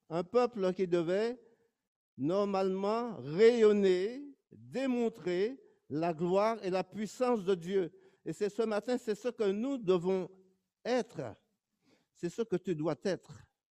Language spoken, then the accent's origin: French; Martinique; Je suis de la Martinique, moi.